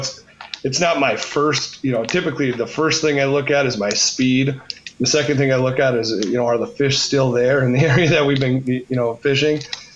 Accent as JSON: {"language": "English", "town": "Two Harbors", "region": "Minnesota", "country": "United States", "tie": "born or raised there", "said": "and then in the spring, I do the North Shore, where I grew up in Two Harbors."}